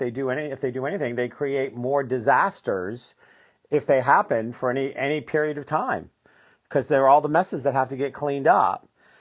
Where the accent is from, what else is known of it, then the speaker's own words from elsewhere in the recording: United States; as an observer and as an American voter and participant in this